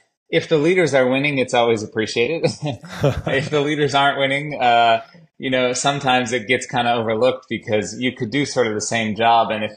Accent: United States; Yeah, I'm an American pro cyclist, and like you said, I race for Decathlon AG Désert La Mondiale.

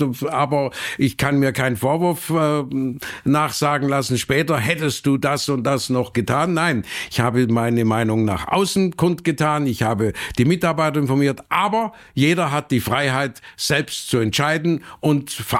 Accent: Germany; Das, was für Deutschland, für mein Heimatland wichtig ist

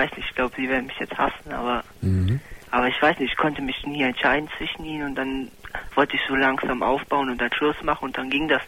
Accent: Cologne, North Rhine-Westphalia, Germany; Ich komme so aus Raum Köln.

